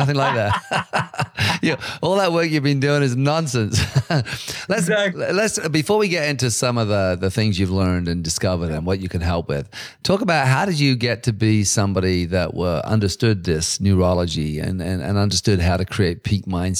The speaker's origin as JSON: {"language": "English", "region": "England", "country": "United Kingdom", "tie": "born or raised there", "moved": "yes", "said": "part of that sort of growing up in England, if I hadn't left"}